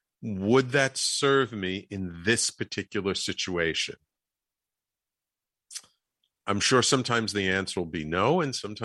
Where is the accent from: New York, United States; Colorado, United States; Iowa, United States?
New York, United States; New York City; I grew up in the Bronx, but we had some summer property outside of Peekskill, New York, a little bit upstate.